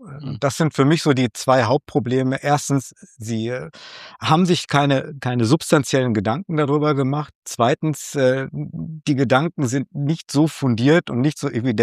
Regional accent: Kirchlengern, North Rhine-Westphalia, Germany; Geboren und aufgewachsen Kirchlengern-Bünde.

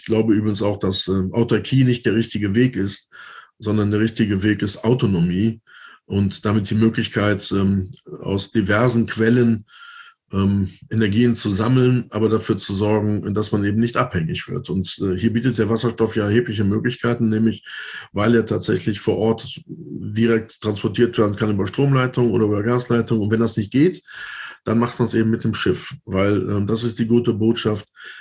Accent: Düsseldorf, North Rhine-Westphalia, Germany; gerade auch in meiner Heimat in Düsseldorf.

